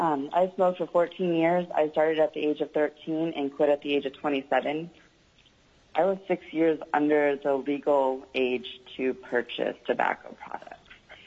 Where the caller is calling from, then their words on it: Fairbanks, Alaska, United States; I am calling from Fairbanks, Alaska.